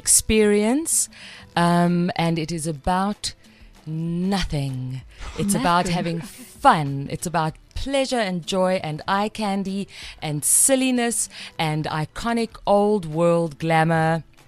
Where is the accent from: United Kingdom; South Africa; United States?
South Africa; Cape Town, Western Cape; Okay. Ma Diva, bro. I come from Kapstadt.